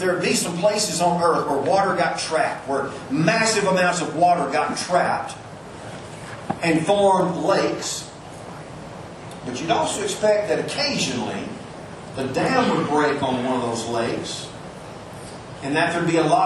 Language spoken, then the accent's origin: English; Coomer, Texas, United States; I grew up in Coomer, Texas. About four out here heard of that place.